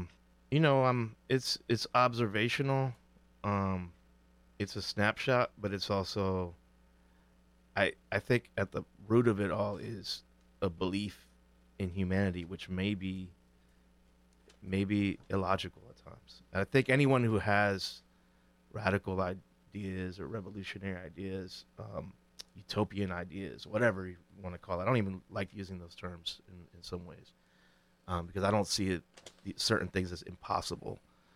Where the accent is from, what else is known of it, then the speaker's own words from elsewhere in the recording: Berkeley, California, United States; also born or lived in Oakland; You know, my mother is from Townsend Ave, East Shore. So I would come here all the time, almost every summer. But I was growing up in the Bay Area.